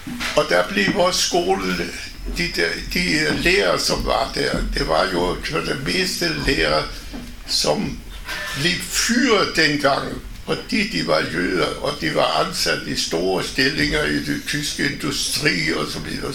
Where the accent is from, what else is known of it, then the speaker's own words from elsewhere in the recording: Germany; now in Denmark; jeg er født i Tyskland, og det er jo bare dengang under nazismen. Da Hitler kom til magten, der var jeg 10 år gammel. Og så var det jo det, altså jeg var den eneste jøde i den skole